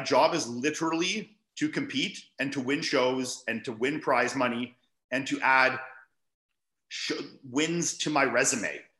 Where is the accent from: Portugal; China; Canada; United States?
Canada; being a Canadian, I had to fly into Canada, do COVID tests